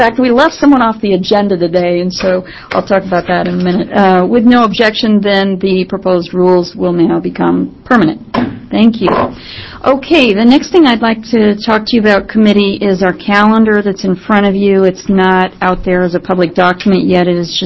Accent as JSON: {"language": "English", "town": "Eugene", "region": "Oregon", "country": "United States", "said": "Yes, and actually I'm from Eugene"}